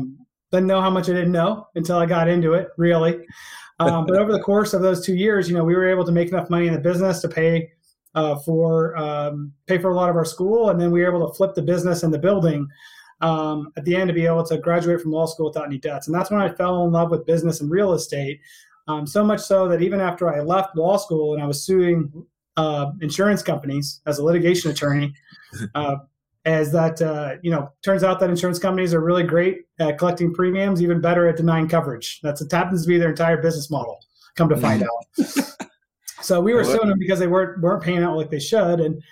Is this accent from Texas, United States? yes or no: yes; Houston, Texas, United States; I was born and raised in Texas, out in Houston.